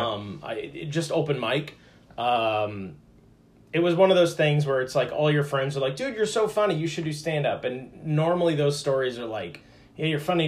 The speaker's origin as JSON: {"language": "English", "town": "Crawfordsville", "region": "Indiana", "country": "United States", "tie": "born or raised there", "said": "Yeah, I grew up in Crawfordsville."}